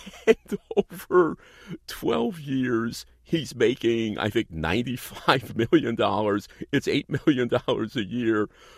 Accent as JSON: {"language": "English", "town": "Brooklyn", "region": "New York", "country": "United States", "tie": "born or raised there", "said": "But, hey, I'm from New York, okay? I grew up in Brooklyn, rooting for the New York Yankees."}